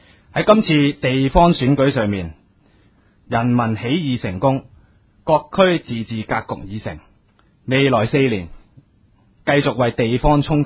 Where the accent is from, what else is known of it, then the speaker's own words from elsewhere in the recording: Hong Kong; 我们香港人民被压缩为资本主义下的齿轮